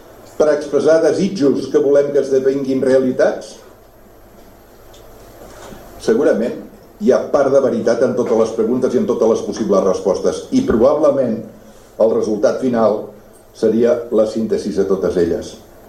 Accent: Barcelona, Catalonia, Spain; born there; now in Sitges, Spain; tinc 70 anys, vaig néixer a Barcelona, al carrer Tamarit, davant del mercat de Sant Antoni. Fa més de 40 anys que visc a Sitges i em sento sitgetà.

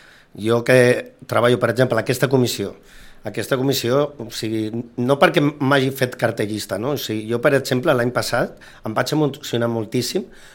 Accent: Mollet del Vallès, Catalonia, Spain; born there; now in Sitges, Spain; No, jo vaig néixer a Mollet del Vallès, fa molts anys que la gent es pensa que sóc d'aquí

